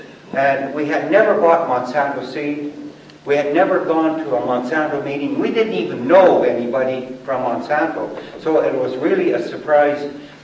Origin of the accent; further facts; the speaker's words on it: Western Canada, Canada; I come from Western Canada in the heart of the grain growing area.